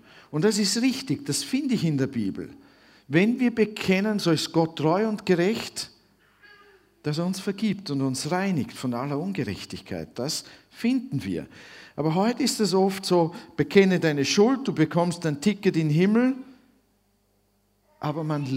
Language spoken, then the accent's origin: German; Switzerland; now in Austria; Ich bin in der Schweiz aufgewachsen, man hört das nicht mehr so. Aber ich kann noch Schweizerdeutsch, das hilft nur niemandem. Ja, also. Lebe inzwischen länger in Österreich